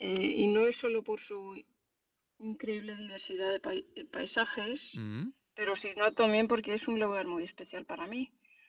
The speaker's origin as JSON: {"language": "Spanish", "town": "Madrid", "region": "Community of Madrid", "country": "Spain", "tie": "born or raised there", "said": "soy madrileña, nací en Madrid."}